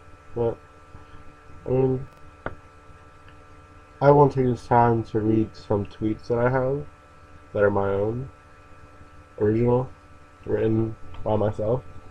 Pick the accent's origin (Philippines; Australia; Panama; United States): Philippines; So, being Filipino seems to be the most fun on Tuesday nights.